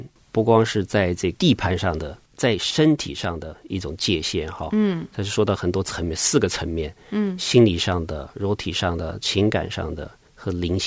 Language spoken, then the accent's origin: Chinese; China; 也许我们会就是照我们中国人的观念哈